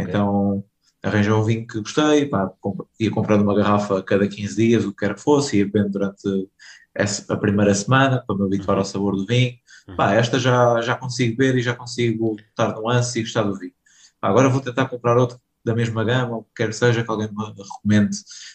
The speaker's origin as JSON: {"language": "Portuguese", "region": "Setúbal", "country": "Portugal", "tie": "born or raised there", "moved": "as an adult", "said": "Sim, nasci e criado em Setúbal, toda a minha infância e juventude, até aos meus 24, quando saí para Lisboa."}